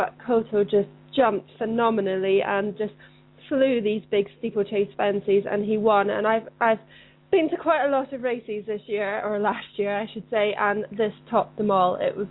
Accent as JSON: {"language": "English", "region": "Scotland", "country": "United Kingdom", "said": "I'm Scottish"}